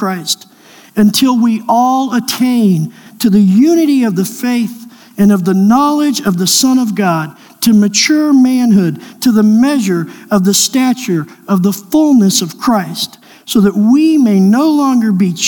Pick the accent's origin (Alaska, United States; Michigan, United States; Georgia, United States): Georgia, United States; Savannah; I grew up in Savannah. Savannah is one of those places that has a large Irish community.